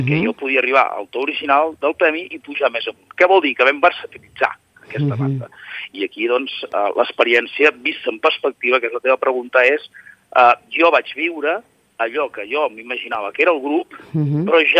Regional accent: Manresa, Catalonia, Spain; born there; jo vaig néixer a Manresa l'any 76

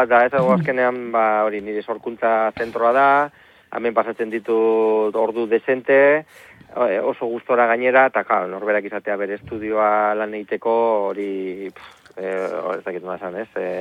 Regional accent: Portugalete, Basque Country, Spain; noski nire herri da Portugalete getxo

